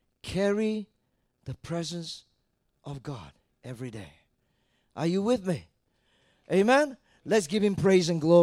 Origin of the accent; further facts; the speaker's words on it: Malacca, Malaysia; my sister in Malacca, that was my hometown, all right?